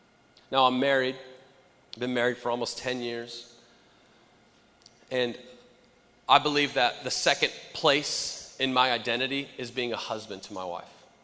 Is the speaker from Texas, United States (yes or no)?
yes; Texas, United States; I grew up in Texas where football is king